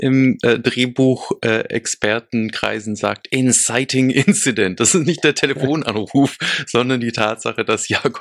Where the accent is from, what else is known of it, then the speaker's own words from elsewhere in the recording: Finland; Als Finne musste ich da wirklich gleich mal aufhorchen.